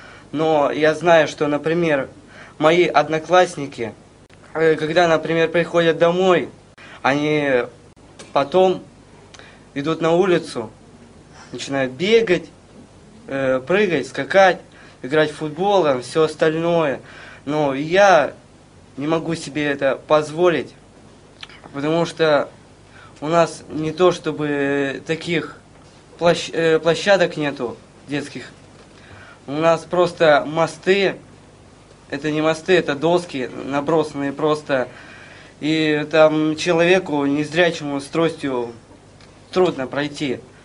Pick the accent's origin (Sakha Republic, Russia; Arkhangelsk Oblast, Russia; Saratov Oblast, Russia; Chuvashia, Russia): Arkhangelsk Oblast, Russia; Arkhangelsk; я из Архангельска.